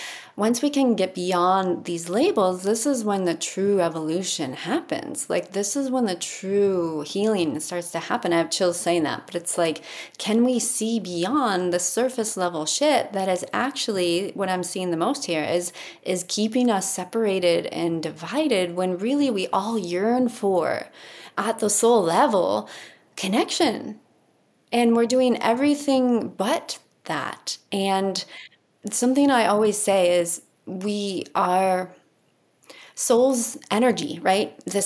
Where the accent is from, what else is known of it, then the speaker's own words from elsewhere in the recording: Colorado, United States; and I said I was from Colorado, and she threw out some comment like, oh, well, you're liberal